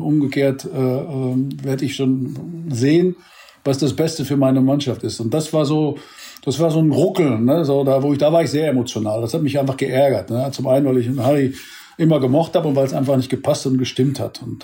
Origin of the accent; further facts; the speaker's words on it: North Rhine-Westphalia, Germany; born there; da wo ich geboren bin im Münsterland